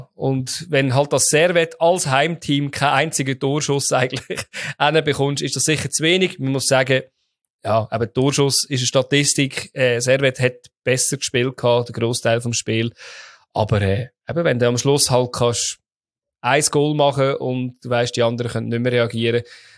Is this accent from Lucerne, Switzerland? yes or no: yes; Lucerne, Switzerland; das ist vor zwei Jahren gegen Schaffhausen als Luzerner auswärts.